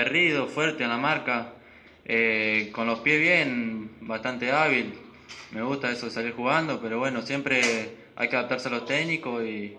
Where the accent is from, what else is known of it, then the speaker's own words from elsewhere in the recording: Esperanza, Santa Fe, Argentina; Yo soy de Esperanza, allá jugaba en San Lorenzo. Vine en 2012 para acá